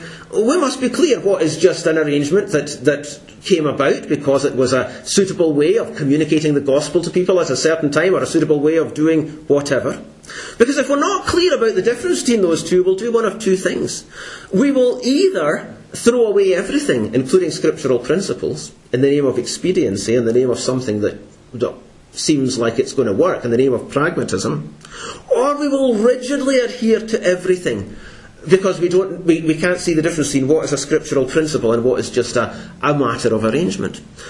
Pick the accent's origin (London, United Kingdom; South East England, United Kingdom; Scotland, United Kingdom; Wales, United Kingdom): Scotland, United Kingdom; Kilmarnock; You know, I remember when I was a boy and I grew up in Kilmarnock